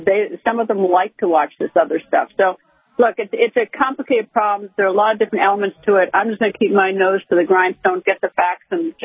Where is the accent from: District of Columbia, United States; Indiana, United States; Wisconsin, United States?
Wisconsin, United States; I grew up next door in Wisconsin.